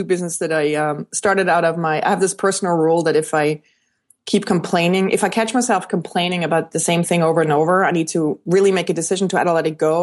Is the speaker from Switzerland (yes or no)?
yes; Switzerland; You know, I'm Swiss. I grew up in Switzerland.